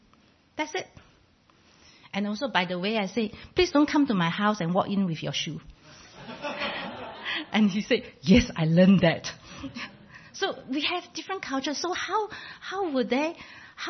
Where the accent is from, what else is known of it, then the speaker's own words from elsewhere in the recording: Singapore; now in New Zealand; Actually, honestly, I'm from Singapore.